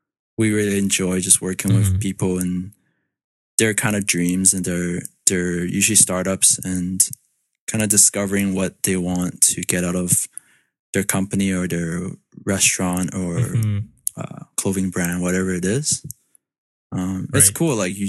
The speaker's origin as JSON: {"language": "English", "town": "North Vancouver", "region": "British Columbia", "country": "Canada", "said": "Vancouver. We're from Vancouver. Oh, I'm from North Vancouver."}